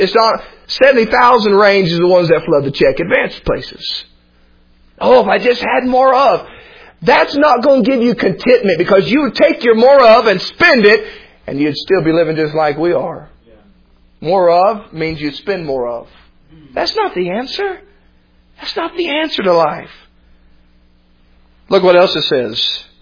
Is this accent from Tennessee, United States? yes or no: yes; Cleveland, Tennessee, United States; born or raised there; now in Flagstaff, United States